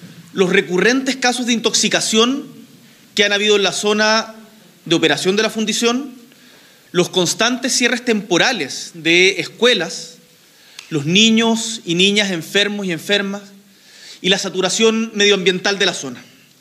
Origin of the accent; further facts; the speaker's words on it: Chile; y que como chileno me avergüenza